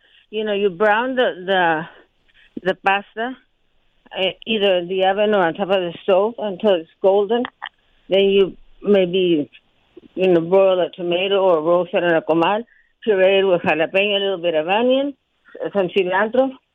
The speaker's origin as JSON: {"language": "English", "region": "Sonora", "country": "Mexico", "tie": "born or raised there", "said": "We always had a Mexican meal for lunch."}